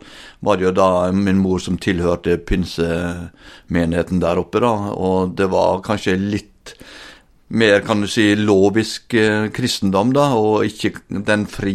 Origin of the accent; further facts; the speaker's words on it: Langevåg, Møre og Romsdal, Norway; jeg vokste opp på Sunnmøre, oppe med Ålesund, eller nærmere bestemt Langevåg. Der vokste jeg opp og ja, hadde egentlig et trygt kristent hjem som jeg vokste opp i.